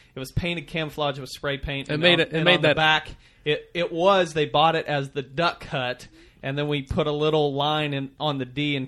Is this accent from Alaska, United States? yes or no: no; Missouri, United States; I grew up in Missouri. We're still out of Missouri.